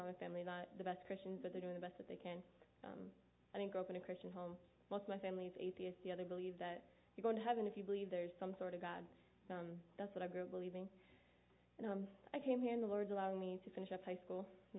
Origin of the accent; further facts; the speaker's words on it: Buffalo, New York, United States; I'm 17. I'm from Buffalo, New York. Been at the ranch now about 2.5 years.